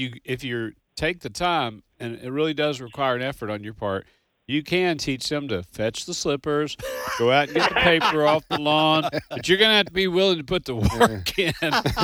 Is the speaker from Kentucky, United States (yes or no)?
yes; Kentucky, United States; accent: Kentucky; Yeah, I got slipped off into my Kentucky accent there. You can take the hillbilly out of it.